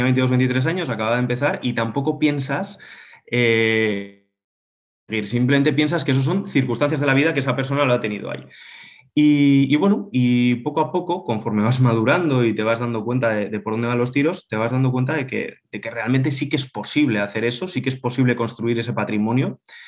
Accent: Bilbao, Basque Country, Spain; soy un chico de Bilbao, de 34 años, soy economista.

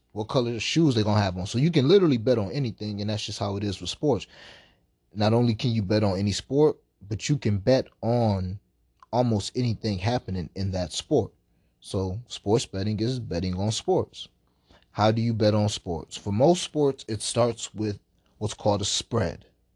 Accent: New York, United States; even though I'm from New York and we can't do that in New York.

